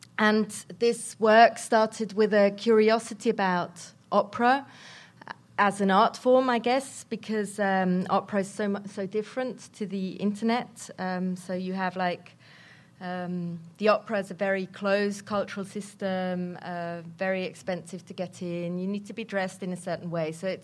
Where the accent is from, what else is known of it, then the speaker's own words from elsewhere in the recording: Zurich, Switzerland; We're from Zurich, Switzerland, and it's a great pleasure to be here.